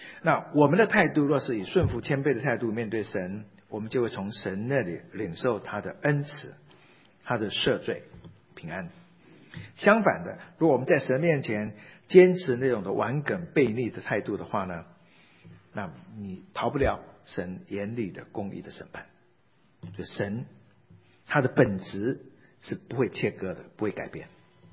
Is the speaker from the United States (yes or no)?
no; China; 不是我们中国人所谓圣人那种无瑕疵零缺点的圣人